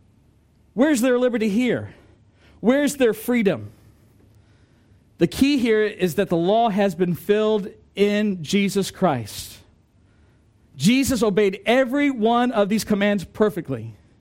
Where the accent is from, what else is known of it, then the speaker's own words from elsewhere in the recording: United States; I don't prefer because I'm American and I'm English and it confuses me.